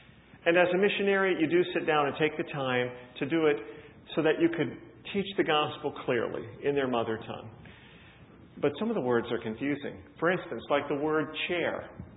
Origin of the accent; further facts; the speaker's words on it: United States; I come from America. I'm a missionary.